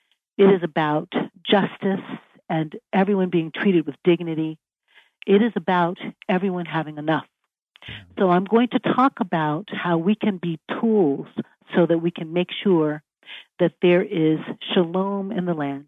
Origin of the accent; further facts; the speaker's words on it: Chicago, Illinois, United States; You know, I grew up in Chicago. So shootings on playgrounds and shootings in alleys and shootings on city streets really marked my childhood.